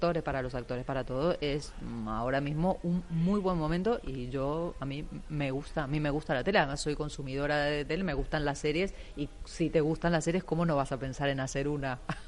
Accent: Argentina; yo es verdad que soy argentina, no tengo, no lo tengo en mi ADN, en las yemas

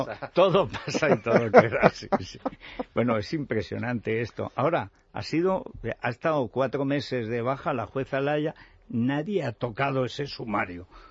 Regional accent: Cuba; Nosotros somos cubanos.

